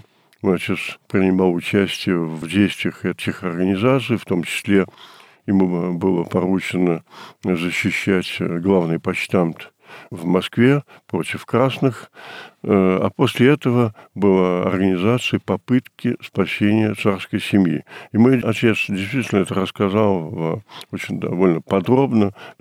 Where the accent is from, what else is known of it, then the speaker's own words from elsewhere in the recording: France; я родился во Франции, учился во Франции, образование получил во французских лицеях. И, естественно, кроме французского образования, я вот намекнул на то, что были русские школы, конечно, меня родители туда тоже посылали.